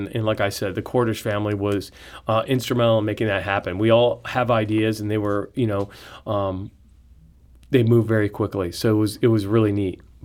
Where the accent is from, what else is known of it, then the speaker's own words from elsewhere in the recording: Santa Fe, New Mexico, United States; I loved growing up in Santa Fe, New Mexico. My family, had a restaurant there for 27 years.